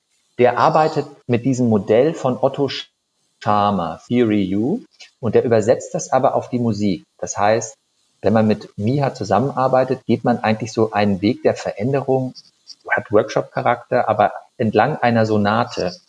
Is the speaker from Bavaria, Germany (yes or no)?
no; Gummersbach, North Rhine-Westphalia, Germany; born there; now in Cologne, Germany; war der Umzug von Gummersbach nach Köln. Gummersbach, da sind wir ja geboren im Prinzip.